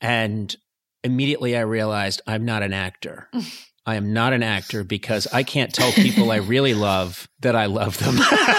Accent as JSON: {"language": "English", "country": "Ireland", "said": "Nope, I'm Irish, and that's not going to happen."}